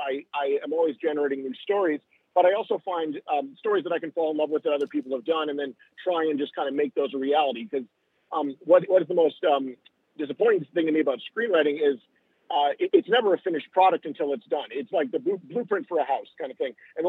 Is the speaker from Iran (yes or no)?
no; Canada; now in Los Angeles, United States; So I live in Los Angeles, like I mentioned, I'm from Canada originally